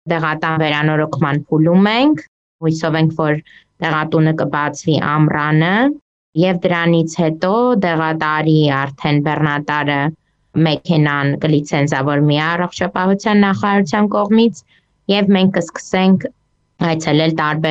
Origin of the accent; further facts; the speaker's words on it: Yerevan, Armenia; now in Texas, United States; ես Երևանից եմ, բայց մի քանի տարի առաջ, երևի արդեն մոտ 15-20 տարի առաջ տեղափոխվել եմ Տեքսաս ծնողներիս հետ, որոնք գիտնականներ են, եւ սովորել եմ այստեղ Տեքսասի համալսարանում, University of Texas